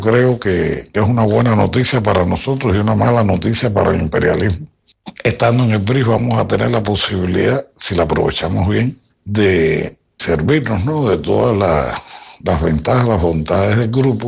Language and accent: Spanish; Cuba; Como cubano me siento muy, muy feliz